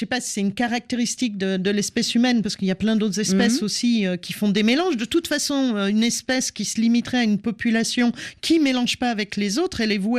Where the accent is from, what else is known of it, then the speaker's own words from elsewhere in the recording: Bourgogne-Franche-Comté, France; à certains moments comme une parisienne, à d'autres moments comme une jurassienne, parce que je vous l'avoue, je viens du Jura.